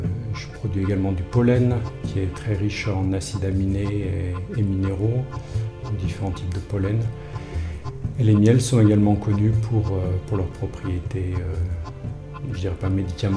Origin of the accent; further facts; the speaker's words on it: Auvergne-Rhône-Alpes, France; also born or lived in United States; J'ai travaillé plus de 20 ans aux États-Unis et je suis rentré au pays puisque je suis originaire de la Tarentaise.